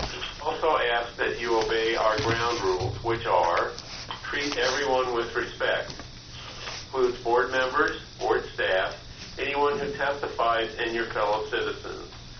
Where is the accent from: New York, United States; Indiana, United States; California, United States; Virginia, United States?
California, United States; Bishop; I am from Bishop, and I serve as the board chair.